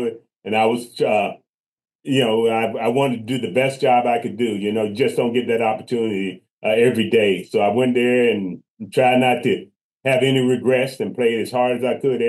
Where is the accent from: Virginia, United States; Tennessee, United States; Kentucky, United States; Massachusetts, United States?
Virginia, United States; Hampton; You know, I brag about Hampton, the Hampton Roads area, Hampton in particular. I brag about that area. I think it's a great area to grow up in.